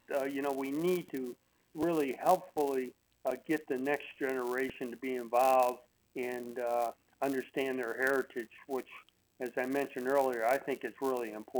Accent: Chicago, Illinois, United States; And when I was growing up in Chicago here, and we'd go out to Lake Michigan

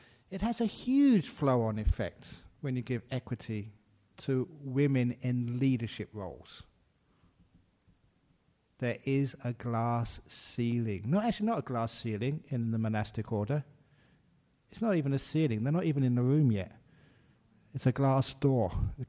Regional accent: Australia; now, where are you from? I said, I'm from Australia.

